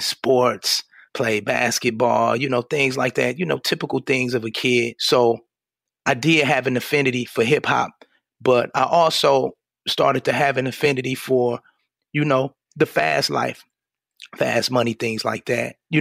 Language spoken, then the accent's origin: English; Flint, Michigan, United States; You know, first and foremost, I'm from Flint, Michigan. And I'm proud to say that, you know, Flint is a blue collar community, you know, the underdog, you know, we got that fighting spirit.